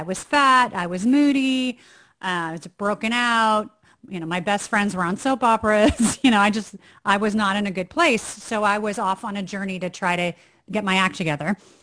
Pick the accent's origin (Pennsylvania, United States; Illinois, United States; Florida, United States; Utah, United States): Illinois, United States; Chicago; Well, I've been acting since I was 9 years old. That was my passion growing up in Chicago